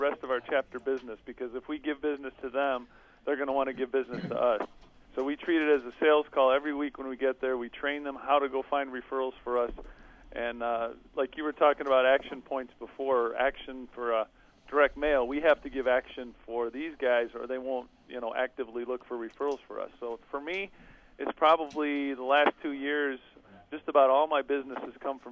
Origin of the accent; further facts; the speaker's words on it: Rockford, Illinois, United States; And I'm from Illinois. We've got 8 chapters in our little city here in Rockford.